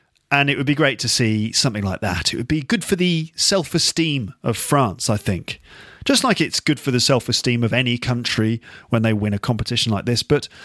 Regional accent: England, United Kingdom; Of course, I'm English, born and bred, so I'm an England fan

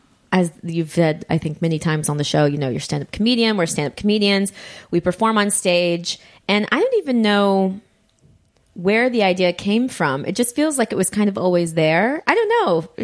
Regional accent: United States; now in France; I live in France and so I'm following things in a French cultural context, but again, I am American.

